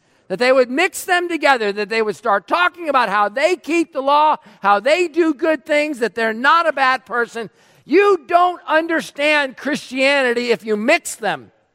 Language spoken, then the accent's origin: English; United States; I'm an American. Bless God. I'm an American.